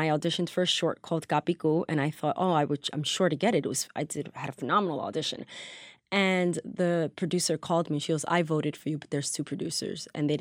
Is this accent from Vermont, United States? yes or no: no; Bronx, New York, United States; And the producer was very excited at the fact that I came from the Bronx and I had this education.